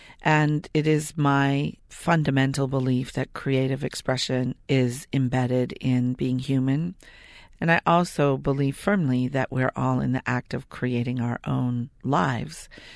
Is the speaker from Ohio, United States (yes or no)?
no; San Francisco, California, United States; also born or lived in Los Angeles; now in New Orleans, United States; I'm originally from San Francisco, but I did spend a great deal of time on the East Coast